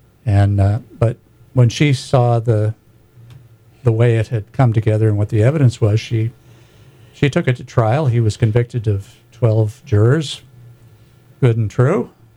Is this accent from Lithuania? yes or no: no; Wales, United Kingdom; And, you know, I'm a Welshman